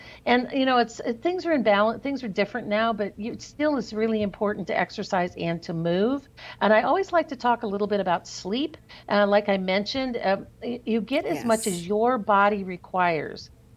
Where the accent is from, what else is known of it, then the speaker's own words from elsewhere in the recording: Ohio, United States; I grew up in the country. I grew up in Ohio, and my dad's side of the family were all big hunters